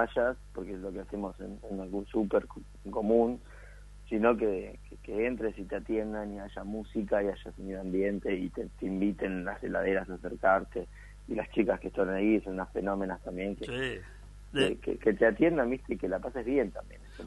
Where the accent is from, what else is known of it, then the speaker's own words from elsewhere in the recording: Tandil, Buenos Aires Province, Argentina; Exactamente, sí, soy de Tandil.